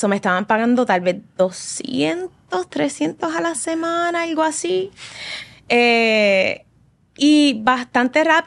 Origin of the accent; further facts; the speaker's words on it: Puerto Rico; accent: Puerto Rican; A mí me hacían bullying por mi acento, por la mancha de plátano puertorriqueña.